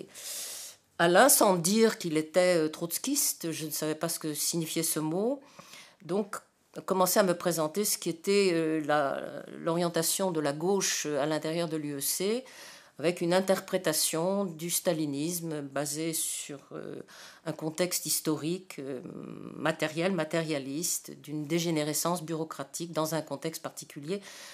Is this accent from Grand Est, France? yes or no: no; Cannes, Provence-Alpes-Côte d'Azur, France; Quand on a su que je venais de Cannes